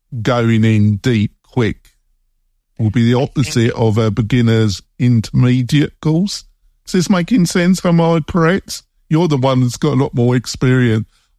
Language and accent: English; England, United Kingdom; Obviously, I'm originally from England, so I'm just dire.